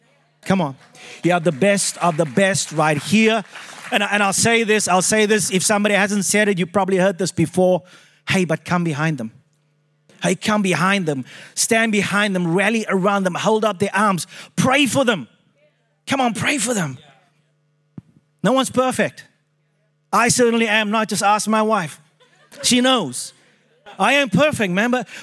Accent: South Africa; accent: South African; now in Australia; As you can hear from the accent, I'm South African.

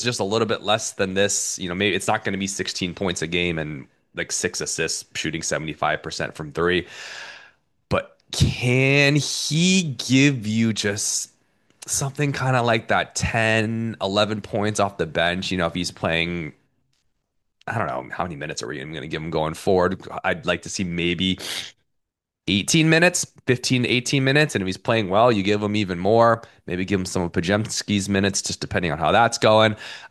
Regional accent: California, United States; I'm from the Bay. I went to San Mateo, Chinese American like myself.

